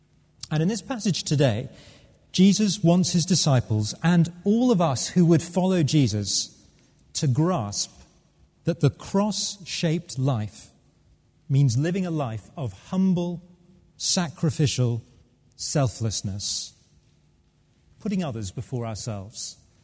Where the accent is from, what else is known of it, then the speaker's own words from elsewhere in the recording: United Kingdom; A number of the other papers reported that we, as British, are heading now for the most self-centered Christmas on history.